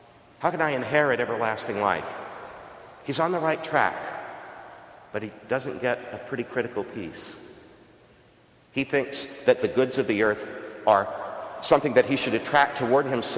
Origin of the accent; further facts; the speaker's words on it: Texas, United States; Where I grew up on the Texas coast, the fog was up and down all the time